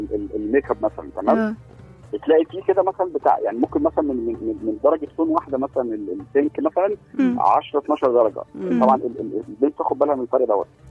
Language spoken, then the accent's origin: Arabic; Cairo, Cairo Governorate, Egypt; أنا من القاهرة يا فندم.